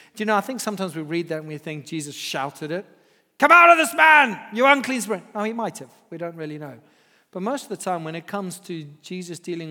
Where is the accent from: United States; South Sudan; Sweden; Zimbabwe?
Zimbabwe; I grew up in Zimbabwe in Africa, and I lived on a farm, and witch doctors and curses were just very real.